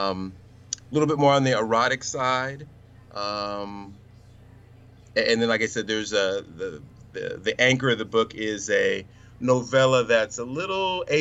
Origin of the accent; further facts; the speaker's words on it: Midwest, United States; But I was raised in the Midwest. We had a drive-in.